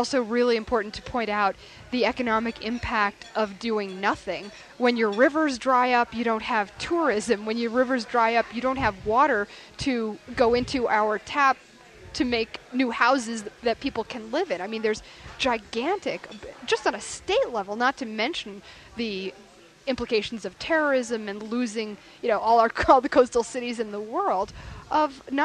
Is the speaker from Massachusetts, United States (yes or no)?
yes; Massachusetts, United States; where I came from Massachusetts before I lived here, and that I moved here a really long time ago